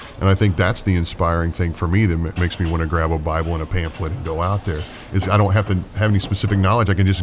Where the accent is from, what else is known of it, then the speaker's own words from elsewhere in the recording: the South, United States; I grew up in the South, moved into a neighborhood